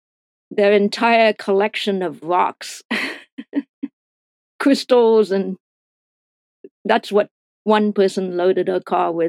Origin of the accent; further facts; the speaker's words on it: Thailand; now in United States; my life growing up in Thailand.